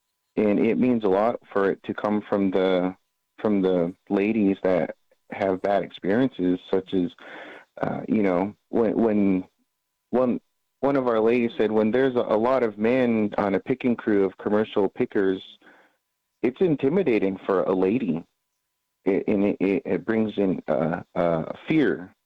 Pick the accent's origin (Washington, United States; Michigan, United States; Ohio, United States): Washington, United States; And I'm from the Columbia River. I commute to Toppenish to the reserve to work in the language program on a daily basis.